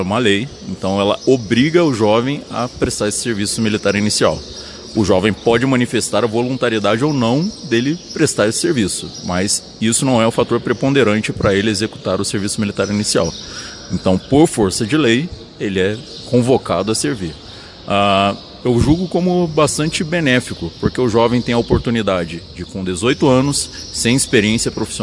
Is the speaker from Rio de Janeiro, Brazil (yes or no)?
no; Lorena, São Paulo, Brazil; Eu sou paulista, de Lorena.